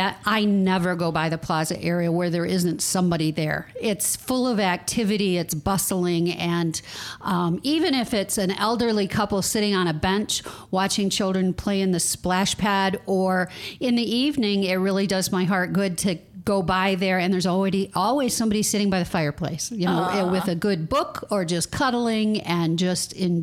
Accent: Cadillac, Michigan, United States; And so I grew up in Cadillac, and I have never seen transformation like we've created here.

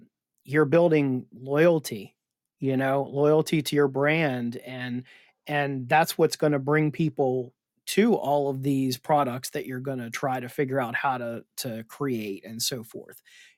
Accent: Maryland, United States; I think it's nostalgic to me because I grew up watching it on Maryland Public Television.

